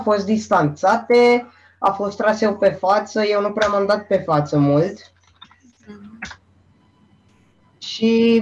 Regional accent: Buzău, Buzău County, Romania; Nu, eu sunt din Buzău. Eu sunt din Buzău

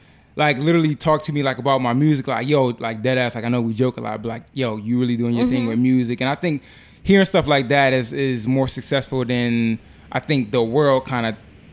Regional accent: Niagara Falls, New York, United States; I'm born and raised in Niagara Falls.

